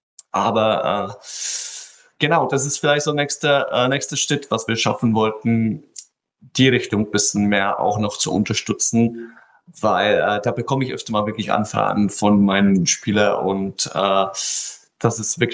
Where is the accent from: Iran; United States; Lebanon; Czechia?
Czechia; German is a second language; now in Germany; ich ursprünglich auch vor 12 Jahren halt aus anderer Land komme. Ich komme ursprünglich aus Tschechien. Und Anfang an habe ich auch kein einziges Wort halt gesprochen